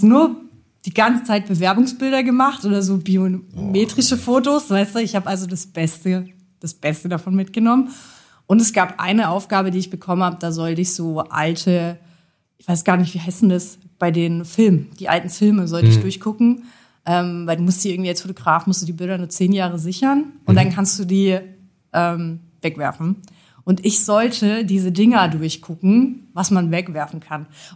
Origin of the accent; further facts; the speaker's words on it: Jena, Thuringia, Germany; Ja, also ich komme auch aus Jena